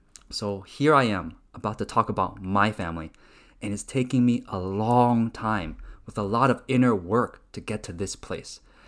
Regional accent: Los Angeles, California, United States; also born or lived in Taiwan; I grew up in an Asian community, LA, the 626, the San Gabriel Valley, home of boba

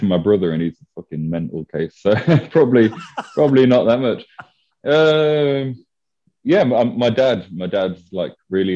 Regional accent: England, United Kingdom; I'm trying to make myself a cup of tea because I'm English

